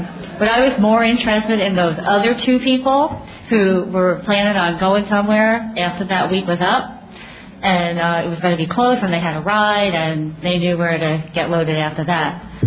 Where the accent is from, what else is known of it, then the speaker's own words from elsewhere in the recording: Bronx, New York, United States; also born or lived in Lancaster / Harrisburg; now in Simi Valley, United States; I come from Bronx, New York. That's where I was born and raised. Lived in Lancaster, Pennsylvania, Harrisburg, Pennsylvania. And I'm a current resident of Simi Valley, California.